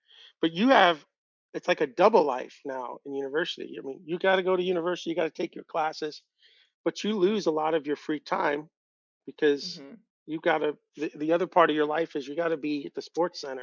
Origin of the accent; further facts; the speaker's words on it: Northeast, United States; Maybe from growing up in the Northeast.